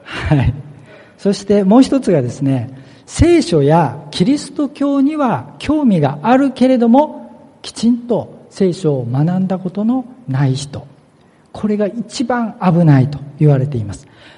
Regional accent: Kyushu, Japan; 私は九州の出身なんですね。キリスト教とは全く関係のない環境の中で生まれ育ってきました。ミッションスクールに通ったわけでもありません。

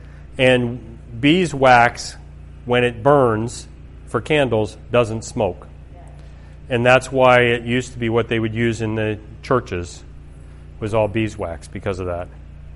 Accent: Maryland, United States; when I grew up in Maryland. I was in the heart of Seventh-day Adventist country, basically, I guess.

